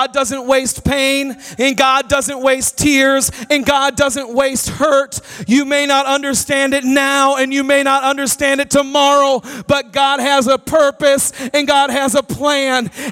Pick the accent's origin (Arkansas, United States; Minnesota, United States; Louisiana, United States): Minnesota, United States; But I'm from Minnesota.